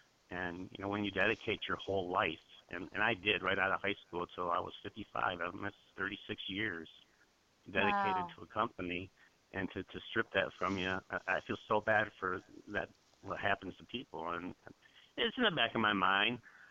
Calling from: Michigan Center, Michigan, United States; Michigan Center, Michigan.

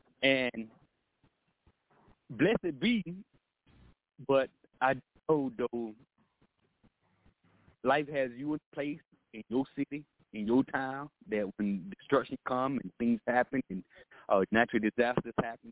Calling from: Killeen, Texas, United States; I'm calling from Texas, out here in Killeen.

